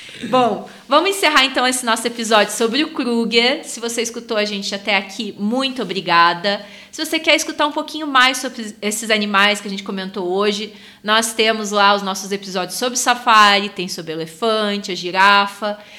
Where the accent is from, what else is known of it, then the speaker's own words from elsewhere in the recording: Porto Alegre, Rio Grande do Sul, Brazil; porque eu sou de Porto Alegre, eu posso dizer